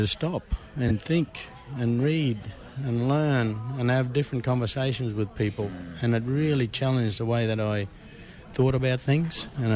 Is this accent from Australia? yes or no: yes; Windorah, Queensland, Australia; also born or lived in Quilpie; I grew up around Windora. Went to school in Windora. Then I moved into the Big Smoke, into Quilpie.